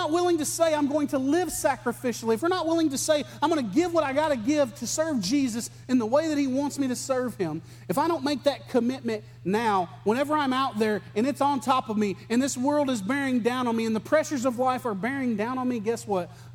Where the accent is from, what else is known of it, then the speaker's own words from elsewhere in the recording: United States; accent: redneck; but I would say in my redneck accent, I would call it a stater